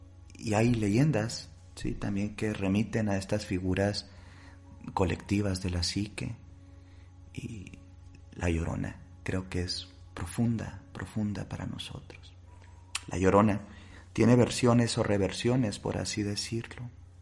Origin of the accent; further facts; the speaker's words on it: Mexico; en este caso yo, como mexicano también